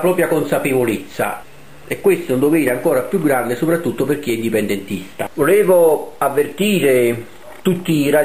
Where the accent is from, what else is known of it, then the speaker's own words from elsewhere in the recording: Naples, Campania, Italy; E noi che viviamo in Napolitania, che siamo napoletani, che ci siamo nati, abbiamo il dovere di conoscere ciò che abbiamo.